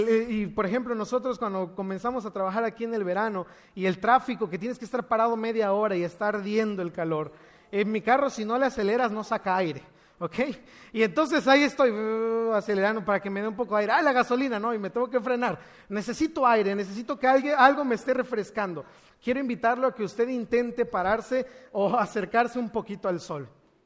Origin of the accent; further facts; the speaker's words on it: Mérida, Yucatán, Mexico; moved away as an adult; nosotros venimos desde la ciudad de Mérida, Yucatán, hasta la ciudad de Monterrey y luego a Montemorelos